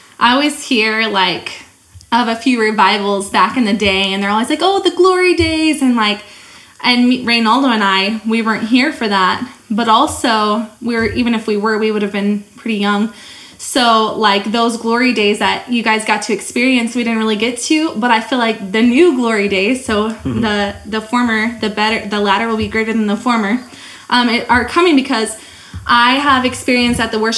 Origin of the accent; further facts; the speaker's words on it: Iowa, United States; now in Joplin, United States; And I came here for school too. I'm from Iowa. My parents were pastors there.